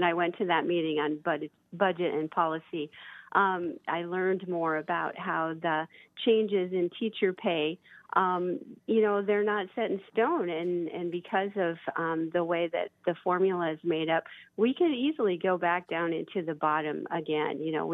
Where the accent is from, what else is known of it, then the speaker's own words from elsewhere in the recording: South Dakota, United States; Well, I born and raised in Lyman County, the district or part of the district that I'm running for.